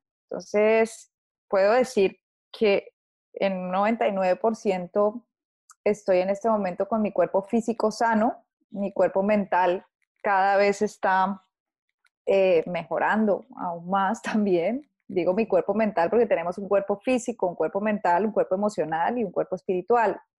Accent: Colombia; born there; Nací en Colombia.

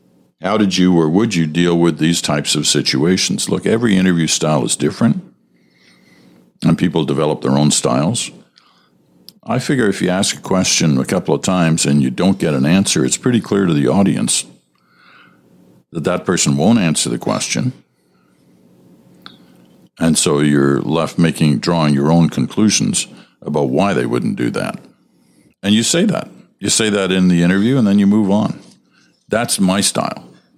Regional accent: Canada; As a Canadian, I'm very proud of it.

